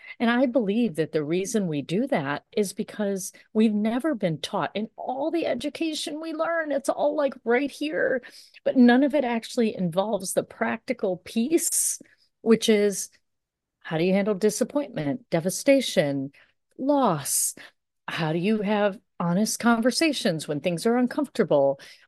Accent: India; And it's really about, listen, I'm Indian and I'm serious.

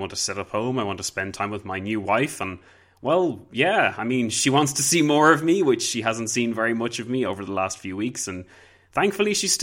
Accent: Ireland; Even though I'm Irish, I'm still sick of apologizing, so that says something.

